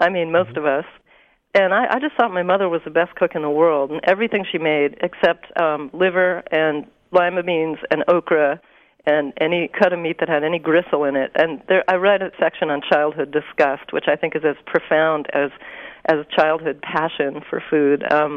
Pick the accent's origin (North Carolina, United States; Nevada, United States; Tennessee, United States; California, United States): California, United States; Berkeley; because we came from Berkeley, so it was a total culture shock.